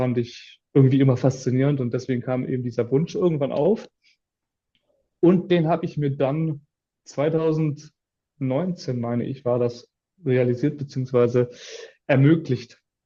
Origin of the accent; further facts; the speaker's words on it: Uhldingen, Baden-Württemberg, Germany; 26 Jahre jung, komme vom Bodensee, genauer gesagt aus Uldingen, von den Pfahlbauten und wer das will, das nicht sagt, gegenüber von Konstanz. Also sehr im Süden von Deutschland